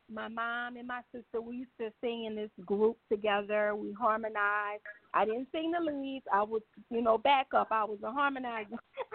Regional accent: New Orleans, Louisiana, United States; now in Atlanta, United States; Yes, I am from New Orleans. I live in Atlanta

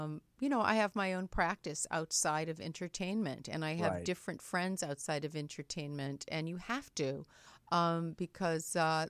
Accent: Maine, United States; I'm from Maine. We were farmers.

